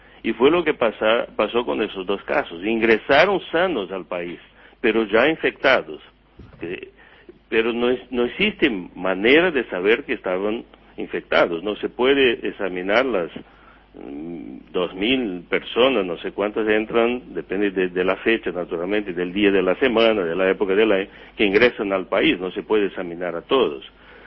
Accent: Rio Grande do Sul, Brazil; Spanish is a second language; yo soy de Río Grande do Sul, en Brasil, donde también se toma

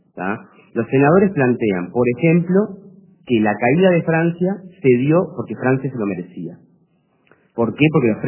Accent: Uruguay; Y me siento muy uruguayo.

